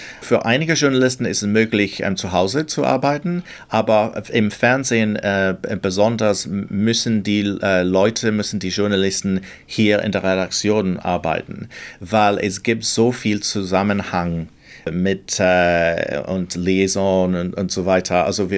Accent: Scotland, United Kingdom; German is a second language; ich komme ursprünglich aus Schottland.

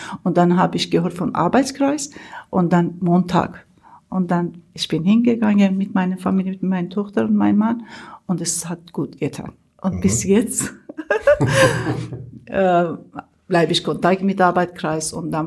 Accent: Iran; born there; German is a second language; moved away; Wir waren reich, und ich bin in Iran geboren, aber ich bin eine Christin, Armenien.

